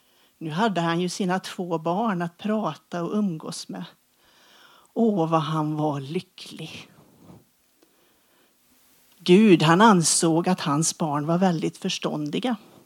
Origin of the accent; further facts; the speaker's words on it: Sparsör, Västra Götaland County, Sweden; Det här är lite som hemma för mig på något vis. För att jag är uppväxt i Sparsör.